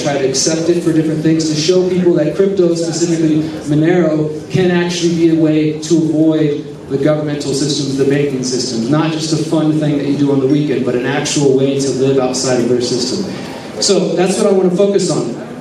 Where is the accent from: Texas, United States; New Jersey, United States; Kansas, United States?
Texas, United States; also born or lived in Houston, Texas; now in Morelia, Mexico; I currently live in Morelia, Michoacan, a couple hours away from here. I'm originally from Texas.